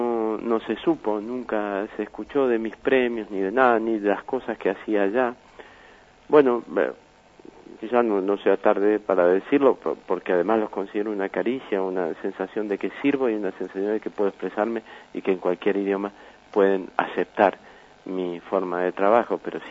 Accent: Argentina; moved away; Me trataron muy bien, pero siempre como un argentino

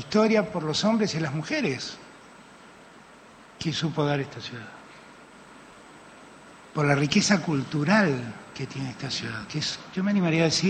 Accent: Buenos Aires, Argentina; Yo soy porteño, yo soy de la ciudad que la provincia de Buenos Aires se dio en territorio para que se instituya allí la capital federal.

